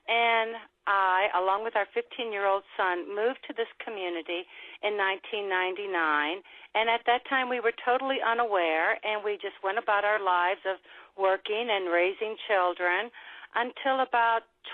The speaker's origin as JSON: {"language": "English", "town": "St. Louis", "region": "Missouri", "country": "United States", "tie": "born or raised there", "said": "I'm from the St. Louis region. I was born and raised here."}